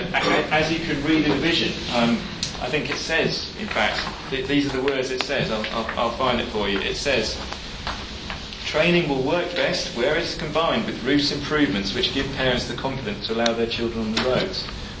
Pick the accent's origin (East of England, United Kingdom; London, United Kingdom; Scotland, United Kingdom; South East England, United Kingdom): London, United Kingdom; Teddington; I grew up in West London, suburban West London. I lived in Teddington. I went to school in Ham, a place called Greycourt